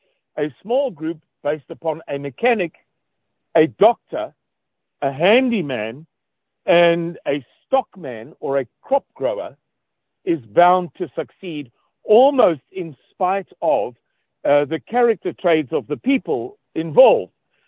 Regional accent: South Africa; it's the equivalent of Southerners because we're from South Africa.

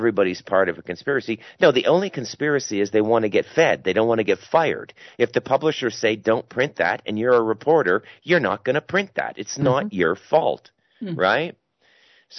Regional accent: Ottawa, Ontario, Canada; I was born and raised in Ottawa.

